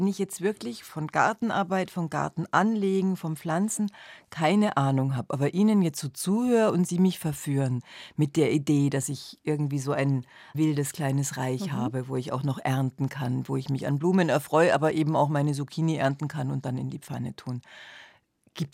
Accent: Bavaria, Germany; Ich bin groß geworden im Mittelfränkischen in einem kleinen Ort

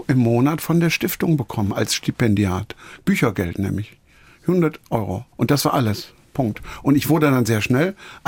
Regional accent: Rhineland, Germany; Und ich bin eben groß geworden in Rheinland.

